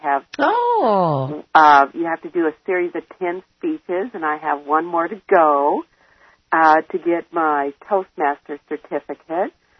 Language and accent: English; Spokane, Washington, United States; now in Seattle, United States; reside here in Seattle, Washington, and have for quite some time. This is where I went to college after growing up in Spokane.